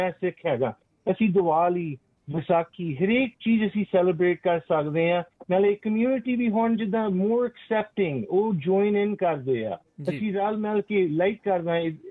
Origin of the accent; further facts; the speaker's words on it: Surrey, British Columbia, Canada; ਹਾਂਜੀ, ਮੈਂ ਸਰੀ ਮੈਮੋਰੀਅਲ ਜੰਮਿਆ ਆ, ਨਾਲੇ ਫਿਰ ਮੈਂ ਸਰੀ ਦੇ ਵਿੱਚ ਮੋਸਟ ਆਫ ਮਾਈ ਲਾਈਫ ਮੈਂ ਸਰੀ ਦੇ ਵਿੱਚ ਹੀ ਰਿਹਾ ਆ